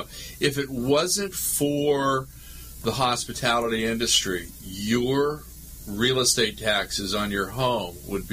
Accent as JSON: {"language": "English", "country": "Ireland", "said": "I'm Irish at 60 as well."}